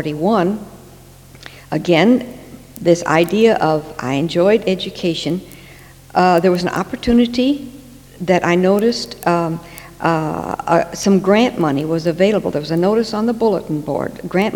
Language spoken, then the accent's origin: English; Iowa, United States; And, well, to start with, I was born in Iowa, in central Iowa, right in the heart of the corn and the hog country, and lived there all of my youth.